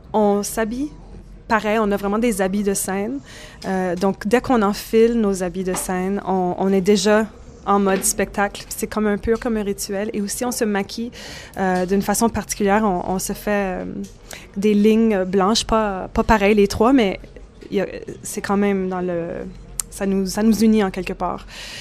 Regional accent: Manitoba, Canada; moi je viens du Manitoba, qui est quand même culturellement assez différent du Québec. C'est plus anglophone. Il y a des francophones, mais c'est majoritairement anglophone. Je suis métisse aussi, donc ça fait partie des peuples autochtones du Canada.

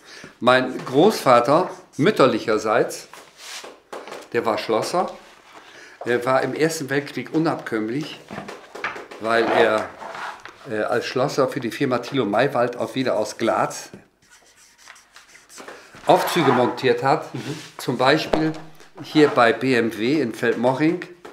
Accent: Lower Saxony, Germany; ich bin da in Südoldenburg zur Welt gekommen. Und zwar in einem Barackenlager haben wir da gelebt. Und zwar 8 Jahre haben wir entweder in dem Barackenlager, also mit Plumpsklo und Ziehbrunnen.

